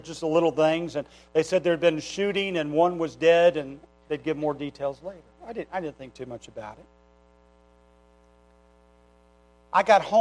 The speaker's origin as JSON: {"language": "English", "town": "Wichita", "region": "Kansas", "country": "United States", "said": "I'm originally from Wichita, Kansas. I was born there and we went back to live there for a short period of time."}